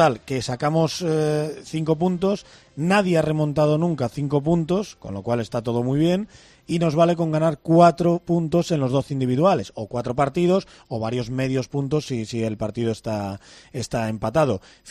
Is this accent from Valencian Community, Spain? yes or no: no; Cantabria, Spain; soy cántabro, ¿eh?